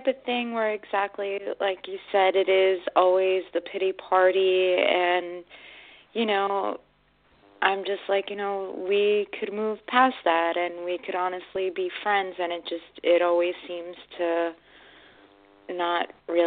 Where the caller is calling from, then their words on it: New York, United States; I'm calling from New York.